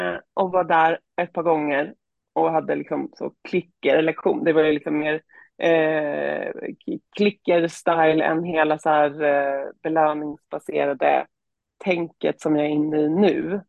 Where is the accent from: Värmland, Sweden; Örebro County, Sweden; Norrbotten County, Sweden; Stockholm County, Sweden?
Örebro County, Sweden; Örebro; Och de hade en tränare i Örebro, där jag kommer ifrån då.